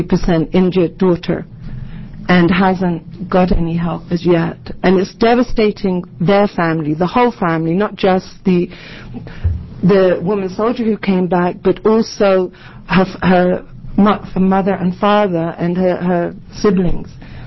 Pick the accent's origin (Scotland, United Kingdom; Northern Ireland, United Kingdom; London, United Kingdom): London, United Kingdom; born there; I was born in England, London, after the Second World War.